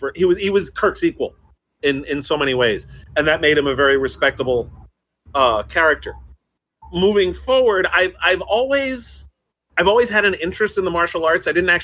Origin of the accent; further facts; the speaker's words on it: New York City, New York, United States; I grew up in New York City in the 1970s, watching Star Trek reruns on a local independent station, which aired it every weeknight at 6 p.m.